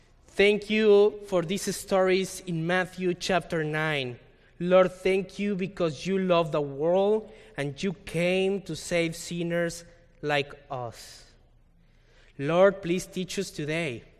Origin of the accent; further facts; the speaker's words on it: Mexico; now in Redmond, United States; I grew up in Mexico, so I live in downtown Redmond